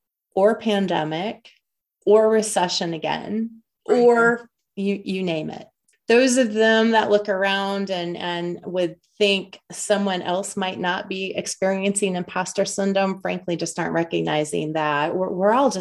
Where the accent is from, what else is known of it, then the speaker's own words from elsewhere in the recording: Boonville, Indiana, United States; I grew up in Boonville, Indiana, very small town.